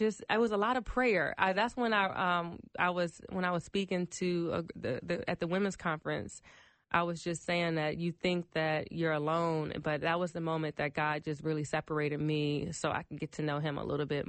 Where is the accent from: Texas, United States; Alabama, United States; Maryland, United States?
Maryland, United States; I'm from Maryland, so, you know, that's about a 4-hour drive